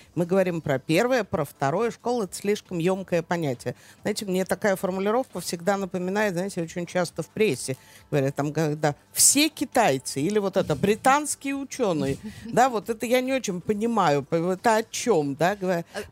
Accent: Moscow, Russia; moved away; как человек, проживший больше 30 лет в эмиграции, я родилась, выросла в Москве

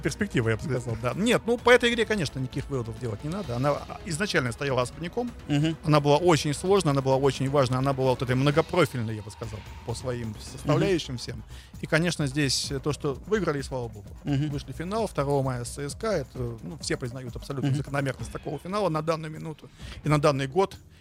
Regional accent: Saint Petersburg, Russia; Я коренной питерец.

